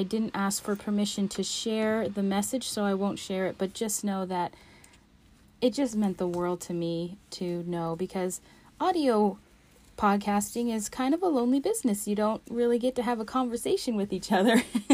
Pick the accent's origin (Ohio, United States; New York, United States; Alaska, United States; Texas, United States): Alaska, United States; I'm a knitter, crafter, mental health therapist, and explorer of my home state of Alaska.